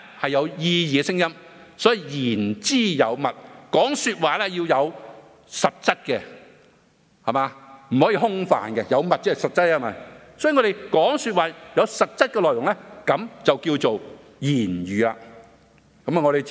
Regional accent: China; 所以中國人講好清楚，佢話你。病呢是从口入，但是祸呢就从口出。这些很清楚的，我中国人都有这些同样的智慧

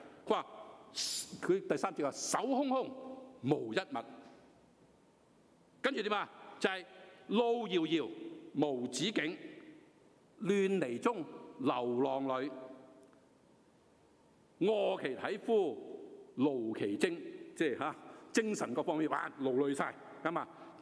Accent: China; 我中國人都講噶，天將降大任於斯人也

